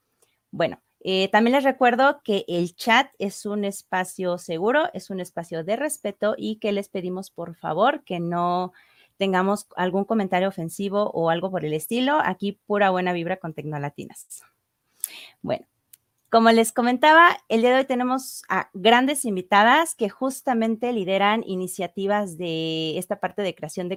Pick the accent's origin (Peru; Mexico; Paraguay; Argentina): Mexico; Soy mexicana.